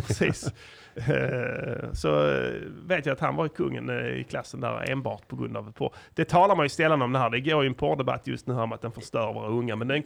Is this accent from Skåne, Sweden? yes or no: yes; Malmö, Skåne, Sweden; Jag växte upp på, i Slottsstaden. Där föddes jag.